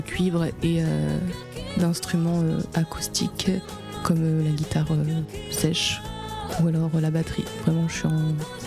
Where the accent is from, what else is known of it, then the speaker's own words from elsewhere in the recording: Granville, Normandy, France; j'ai 6 ans, mais j'ai commencé à créer mon univers depuis 2023, donc ça fait 2 ans. Et je viens de Granville et aussi de l'Orne. Je navigue entre ces deux départements.